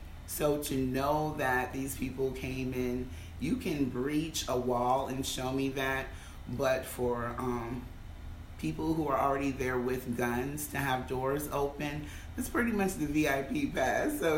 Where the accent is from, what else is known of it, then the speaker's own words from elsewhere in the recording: United States; moved away; because I am an American who just so happened to have left 5 years ago to sit in the seat here today as